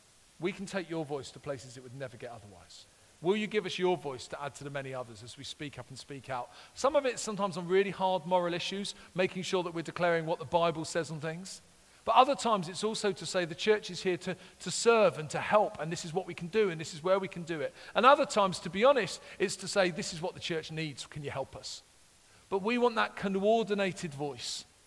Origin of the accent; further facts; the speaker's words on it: London, United Kingdom; As you can hear, I am a Londoner.